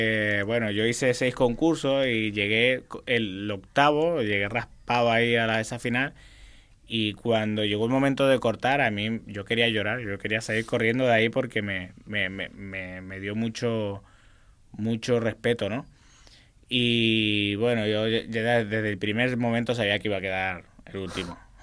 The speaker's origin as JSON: {"language": "Spanish", "country": "Argentina", "lives_now": "Spain", "said": "tenía más posibilidad de entrar como argentino, porque quería participar"}